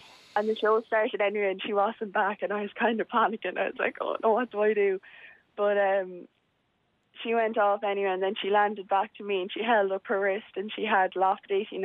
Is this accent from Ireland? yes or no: yes; Connacht, Ireland; We're from Leitrim